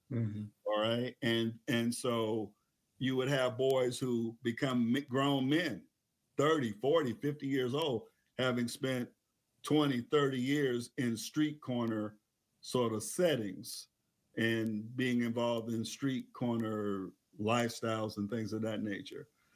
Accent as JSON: {"language": "English", "town": "Utica", "region": "New York", "country": "United States", "tie": "born or raised there", "said": "I grew up in Utica, New York, which is right next to Syracuse."}